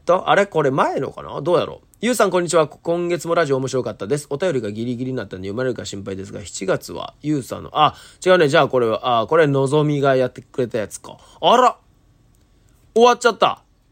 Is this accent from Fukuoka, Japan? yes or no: no; Okayama, Japan; 僕岡山なんですけど。